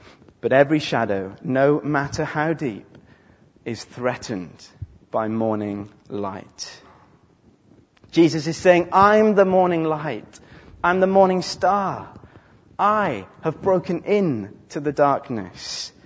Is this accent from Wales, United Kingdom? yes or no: yes; Wales, United Kingdom; I'm from Wales, I can insult Aberystwyth, it's fine.